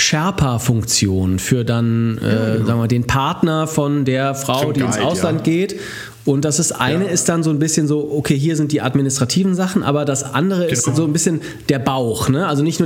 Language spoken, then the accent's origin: German; Germany; Ach was, bei uns in Deutschland sagt man Pi mal Daumen.